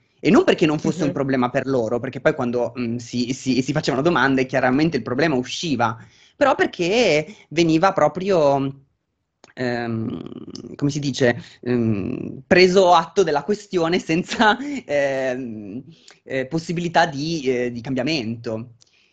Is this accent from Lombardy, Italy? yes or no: yes; Milan, Lombardy, Italy; E io sono nato nel 1990 a Milano e sono cresciuta a Milano, quindi insomma, città molto grande